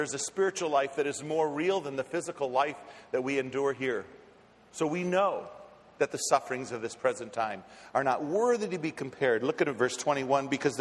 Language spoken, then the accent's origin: English; Minneapolis, Minnesota, United States; born there; because I was born in Hennepin County, Minneapolis, Minnesota.